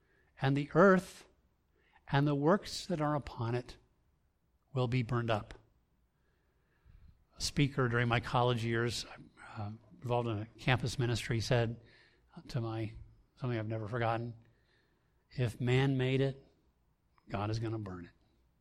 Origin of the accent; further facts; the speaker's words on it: Bahamas; And I was brought up in the Bahamas when I was a little boy.